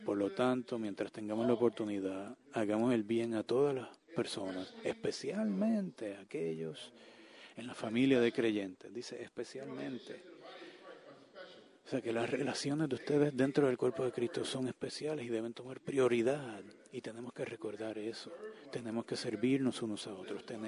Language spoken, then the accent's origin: Spanish; New Orleans, Louisiana, United States; yo soy de Nueva Orleans. Todas las universidades a las que yo solicité eran fuera de Luisiana.